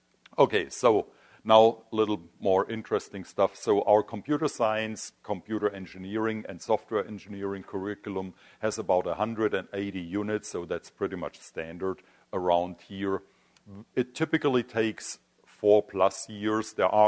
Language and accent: English; Germany; English is a second language; now in United States; Originally, I'm from Germany. You probably guessed from my accent already that I'm not a native US citizen.